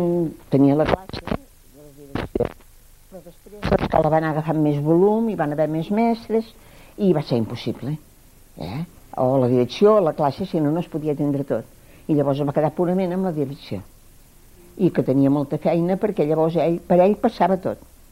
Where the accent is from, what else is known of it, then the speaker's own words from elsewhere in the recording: La Bisbal, Catalonia, Spain; I jo volia anar a estar, com és natural, a la Bisbal, que era el meu poble i tenia el meu marit, ho tenia tot allà.